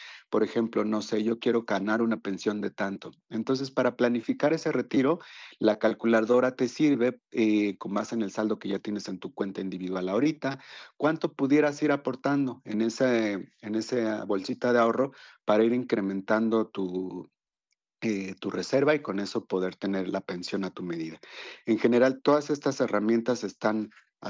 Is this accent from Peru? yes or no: no; Mexico; sobre todo que ejerzamos como mexicanos nuestros derechos sociales